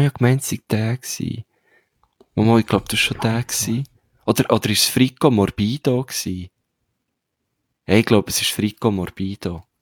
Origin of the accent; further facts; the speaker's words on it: Switzerland; wir sind Schweizer.